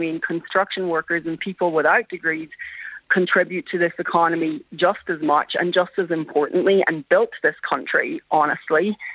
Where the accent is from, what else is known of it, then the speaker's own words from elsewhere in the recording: Ulster, Ireland; now in United States; Yeah, I'm from Donegal originally.